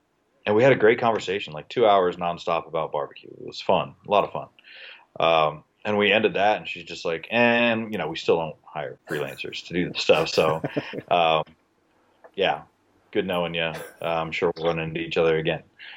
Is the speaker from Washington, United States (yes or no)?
no; Dallas, Texas, United States; So yeah, I'm an architect from Dallas.